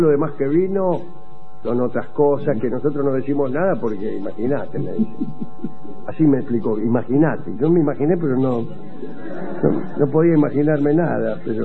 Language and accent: Spanish; Argentina; somos dos mujeres argentinas que estamos de viaje en Barcelona